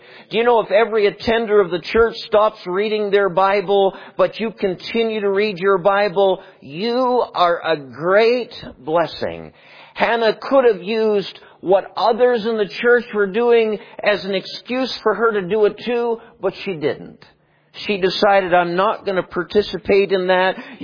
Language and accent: English; Canada; I went to a school in North Carolina. I'm a Canadian. I went to school in North Carolina. God forgave me for that. I went back up to Canada.